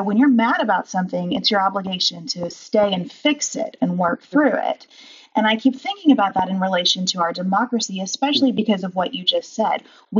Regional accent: Kentucky, United States; My parents were always critical of people, and you know, I grew up in Kentucky, that we would say, who up and left church.

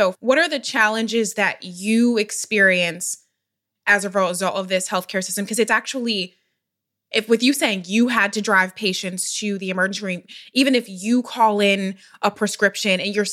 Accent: Philadelphia, Pennsylvania, United States; I'm from Philadelphia and how hard it is for me even now to find a doctor that is nearby

